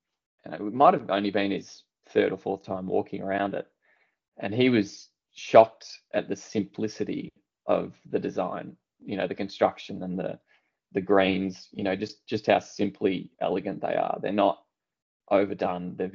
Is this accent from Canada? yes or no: no; Perth, Western Australia, Australia; You know, in Perth, I grew up in Perth.